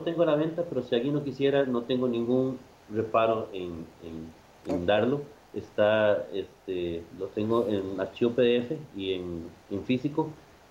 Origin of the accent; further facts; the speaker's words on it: Costa Rica; también deberíamos nosotros ser orgullosos de compartirlas, de ir a otros lados y distribuir y decir, soy tico.